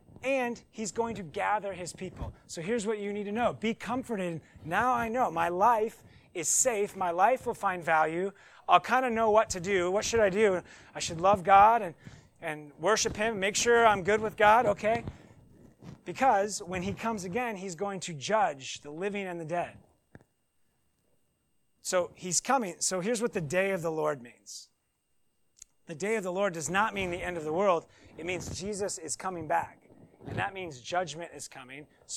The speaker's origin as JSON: {"language": "English", "town": "Seattle", "region": "Washington", "country": "United States", "tie": "born or raised there", "said": "Growing up in Seattle, we would sometimes go to Mount Rainier."}